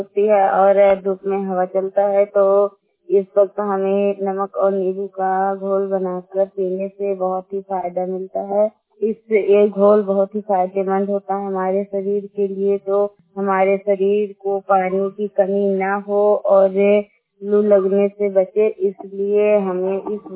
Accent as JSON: {"language": "Hindi", "town": "Hariharpur", "region": "Uttar Pradesh", "country": "India", "said": "मैं हरिहरपुर जिला श्रावस्ती की रहने वाली हूँ"}